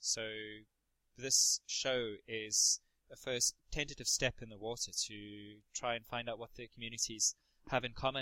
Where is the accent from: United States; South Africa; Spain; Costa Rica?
South Africa; Cape Town, Western Cape; now in Glasgow, United Kingdom; I'm from Cape Town, and I worked with the big South African trade union federation, KUSATU, as well as some of the other smaller unions. I've been living in Scotland for 6 years